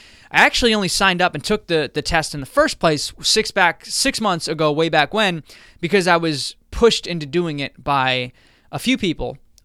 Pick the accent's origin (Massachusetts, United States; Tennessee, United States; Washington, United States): Massachusetts, United States; Boston; I'm from Boston, Massachusetts, as you guys know.